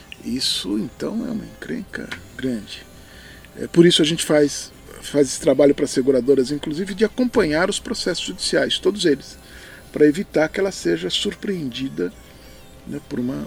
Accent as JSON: {"language": "Portuguese", "region": "São Paulo", "country": "Brazil", "said": "É aqui de São Paulo, né? Dá para saber até pelo meu sotaque"}